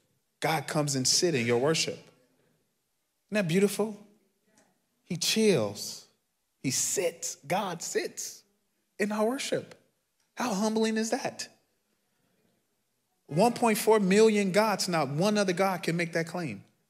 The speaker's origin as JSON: {"language": "English", "town": "Chicago", "region": "Illinois", "country": "United States", "tie": "born or raised there", "said": "I'm from Chicago, born and bred. I don't know, I'm what, 8.5 miles from here on the south side. Grew up in the housing projects."}